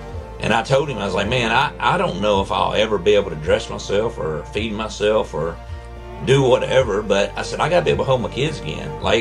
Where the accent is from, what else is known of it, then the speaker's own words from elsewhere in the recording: Utica, Kentucky, United States; I'm from Owensboro, Kentucky. I was born and raised in the country on my grandfather's farm